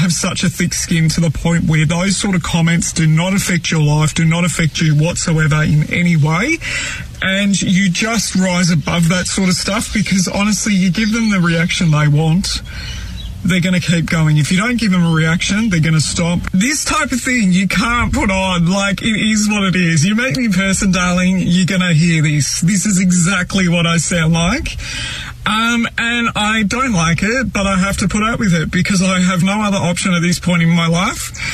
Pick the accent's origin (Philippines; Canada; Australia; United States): Australia; Melbourne, Victoria; I'm 22 years old and I am from Australia, specifically Melbourne.